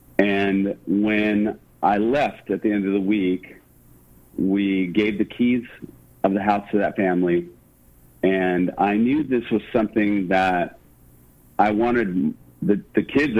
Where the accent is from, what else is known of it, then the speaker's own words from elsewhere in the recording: San Diego, California, United States; And I grew up in San Diego and hadn't really gone down to Mexico very often.